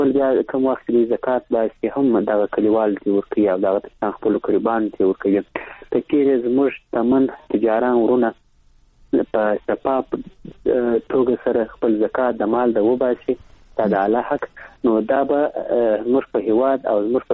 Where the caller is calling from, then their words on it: Kandahar, Afghanistan; کندهار درته تلیفون لیکته وصل سوي